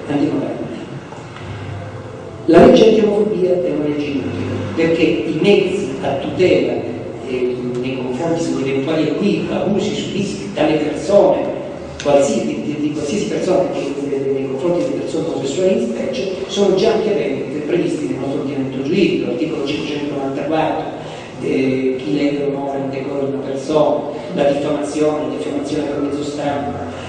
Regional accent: Calabria, Italy; io sono del sud, sono calabrese come voi, e sapete che noi veniamo considerati arretrati come meridionali, no?

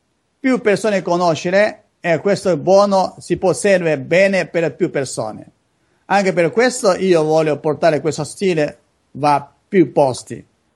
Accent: China; Italian is a second language; now in Italy; Per esempio io sono cinese, io devo sempre dentro c'è il mio stato. Come io oggi sempre stato Italia, 20 anni d'Italia

